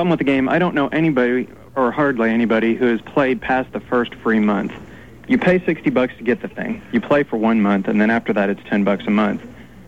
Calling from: Dallas, Texas, United States; in Dallas.

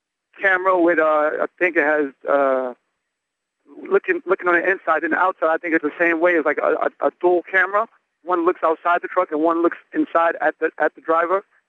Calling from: Bronx, New York, United States; Hey, I'm calling from the Bronx.

